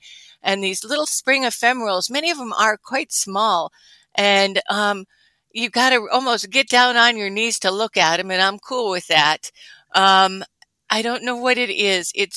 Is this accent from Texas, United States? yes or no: no; Minnesota, United States; My mom was a great gardener, and we had a ton of tulip bulbs, and I'm from Minnesota, so every year she'd have to dig them up in the fall and dry them and wait and plant them again